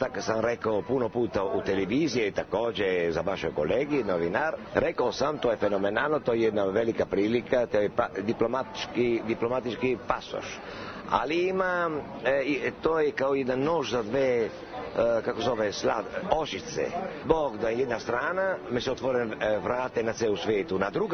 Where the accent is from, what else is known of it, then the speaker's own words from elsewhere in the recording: Italy; born there; Serbian is a second language; Dobro, ja sam rođen u Italiji